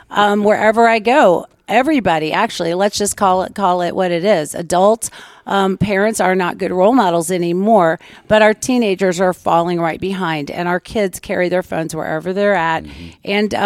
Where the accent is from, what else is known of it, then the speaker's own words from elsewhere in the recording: Temple, Texas, United States; I came from Central Texas. Temple, Texas is my home. My parents still live there.